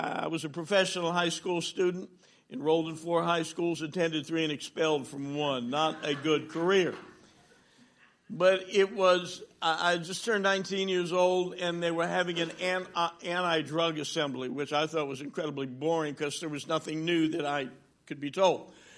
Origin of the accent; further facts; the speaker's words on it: New Jersey, United States; I'm from New Jersey, so some of you won't hold that against me.